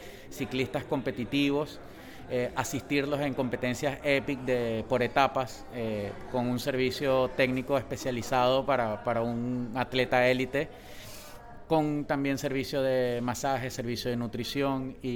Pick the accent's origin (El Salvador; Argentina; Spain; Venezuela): Venezuela; moved away; also born or lived in Peru; nosotros somos la otra cara de este grupo de venezolanos. Sin embargo, yo nací aquí en Perú. Yo nací aquí en Perú y a los 5 años me fui para Venezuela.